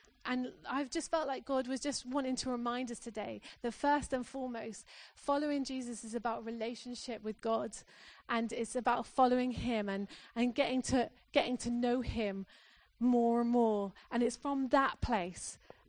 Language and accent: English; Corby, East Midlands, United Kingdom; growing up in Corby, people don't say good things about Corby.